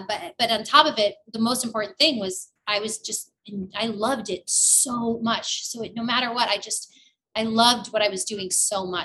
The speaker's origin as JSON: {"language": "English", "town": "New York City", "region": "New York", "country": "United States", "tie": "born or raised there", "said": "I grew up in the Bronx. I, out of nowhere, started working on Broadway at 8 years old. I then moved to another country with the greatest performers of all time."}